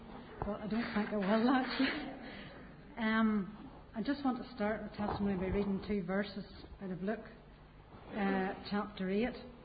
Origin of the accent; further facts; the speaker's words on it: Coleraine, Northern Ireland, United Kingdom; also born or lived in Vera / Garva / Ballymena / Limavady; I was born in Coleraine on the 13th of July 1960, the youngest of three, an older brother and older sister. My dad was on the police, so we moved around quite a bit in early childhood, living in Coleraine, Vera, Garva, Ballymena and Limavady.